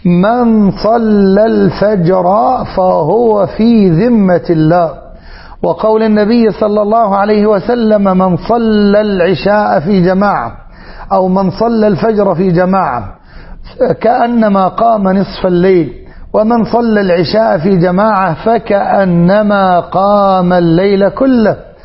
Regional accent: Egypt; اللهم اجعل بلادنا مصر وسائر بلاد المسلمين واحة للأمن والأمان

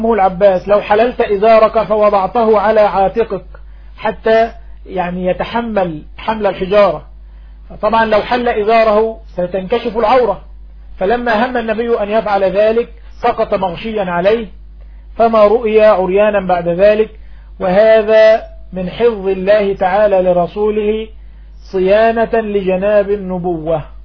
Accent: Egypt; accent: Egyptian; زي ما بنقول في لهجتنا المصرية القبقاب الشبشب

